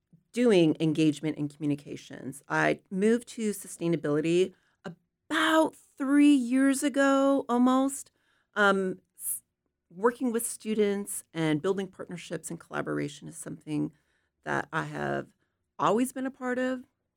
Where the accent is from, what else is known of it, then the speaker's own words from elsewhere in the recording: Hawaii, United States; From my own background, cultural values, I'm Hawaiian, Kanaka Maoli, and so centering the earth and a relationship to it has always been integral to who I am.